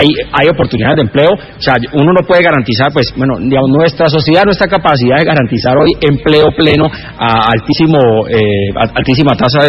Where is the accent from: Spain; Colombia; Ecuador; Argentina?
Colombia; También somos responsables los colombianos